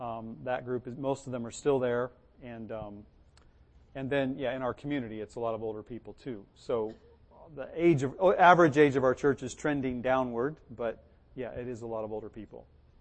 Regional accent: United States; I think as a pastor and then as an American, I have a couple strikes against me perhaps, but we're welcomed in the village.

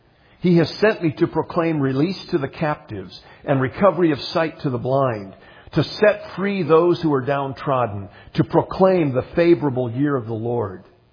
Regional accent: Jamestown, North Dakota, United States; My hometown, Jamestown, North Dakota, is famous for several people who grew up there, present company excluded.

